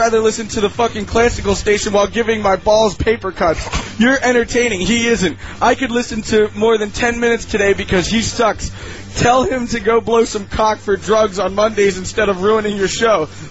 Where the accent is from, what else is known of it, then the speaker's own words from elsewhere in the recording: Calgary, Alberta, Canada; since I am from Calgary